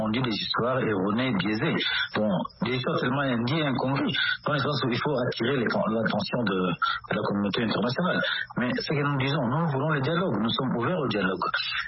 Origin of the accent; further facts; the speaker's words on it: DR Congo; Nous sommes des Congolais, nous ne sommes pas des Rwandais, nous sommes des Congolais.